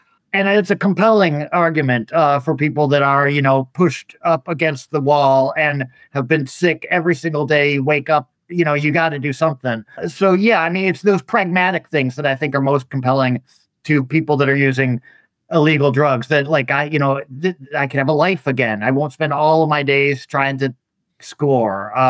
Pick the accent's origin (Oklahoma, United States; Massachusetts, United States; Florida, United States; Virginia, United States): Florida, United States; born or raised there